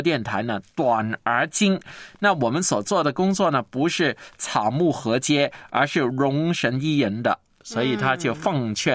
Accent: Macau; 我是澳门的

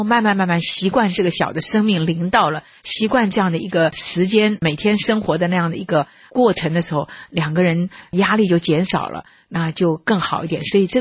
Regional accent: China; 那我们中国人这方面是比较弱。

